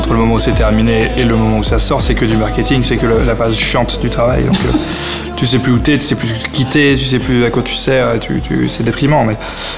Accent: Clermont-Ferrand, Auvergne-Rhône-Alpes, France; Ouais, bah oui, moi je suis né, j'ai grandi à Clermont-Ferrand.

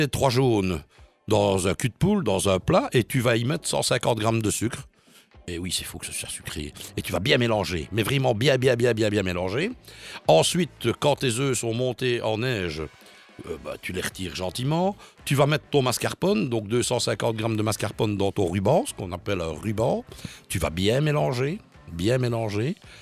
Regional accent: Italy; je vais quand même rappeler que je suis italien.

